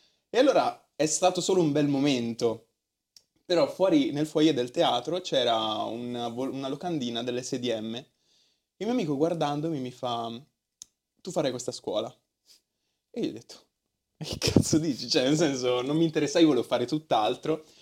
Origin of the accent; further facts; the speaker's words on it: Cardano al Campo, Lombardy, Italy; vengo dalla ridente città di Cardano al Campo, in provincia di Varese.